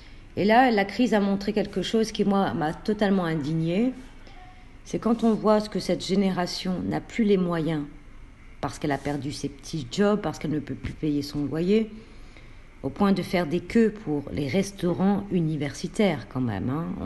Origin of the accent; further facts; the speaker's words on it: Roubaix, Hauts-de-France, France; born there; comme dans ma ville où je suis née à Roubaix. C'est un bassin de vie de 100 000 habitants et il n'y a plus de personnel dans la gare.